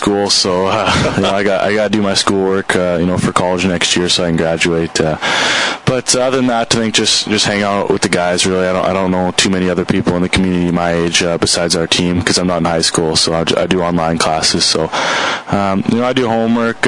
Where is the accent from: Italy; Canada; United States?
Canada; because I'm from Canada, and major junior hockey is huge there.